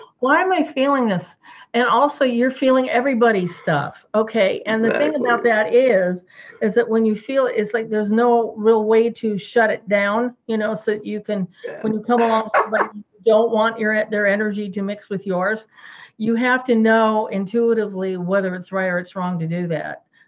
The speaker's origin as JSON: {"language": "English", "town": "Seattle", "region": "Washington", "country": "United States", "tie": "born or raised there", "said": "I am too, being a Pisces, born and raised in Seattle. It's a perfect place for somebody who's a seagoing person to live and to have their life. So I would never move from here."}